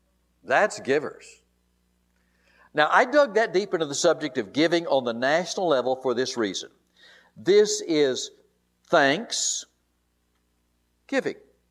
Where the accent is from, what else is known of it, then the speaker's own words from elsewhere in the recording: United States; I'm so glad I am an American. I'm proud of it.